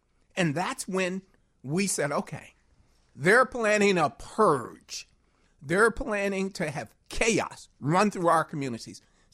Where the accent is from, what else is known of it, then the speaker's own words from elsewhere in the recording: Chicago, Illinois, United States; in public housing, grew up in a Robert Taylor home.